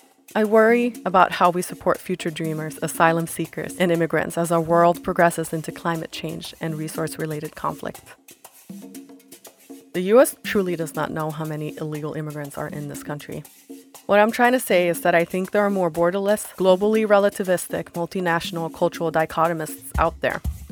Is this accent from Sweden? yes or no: yes; Sweden; Growing up in Sweden, I was surrounded by immigrants from every country that had had a recent conflict.